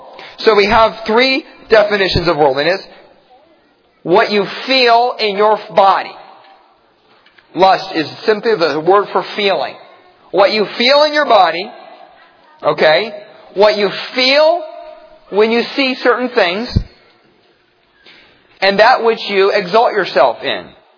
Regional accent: Pennsylvania, United States; Growing up in Amish country, in Pennsylvania, some of the Amish would define worldliness as shiny buttons.

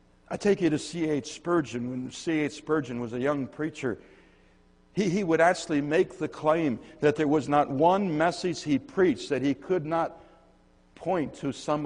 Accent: Michigan, United States; Where I grew up in Michigan, we had in our backyard trees, apple trees and cherry trees, and they weren't always bearing fruit.

